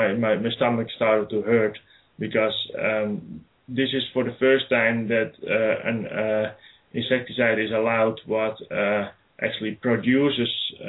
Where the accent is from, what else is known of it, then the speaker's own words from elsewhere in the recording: Netherlands; moved away as an adult; now in United States; I grew up in Holland on a tulip farm, and after my studies, I decided to go to the United States.